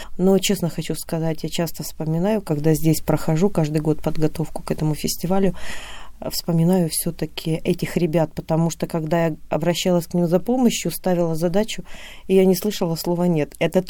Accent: Komi Republic, Russia; moved away; Я уроженка республики Коми. 7 лет назад я сюда переехала, и фестиваль зародился на земле Коми.

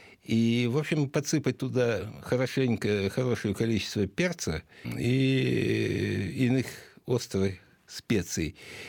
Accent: Moscow, Russia; born there; Я ведь тоже родился в Москве.

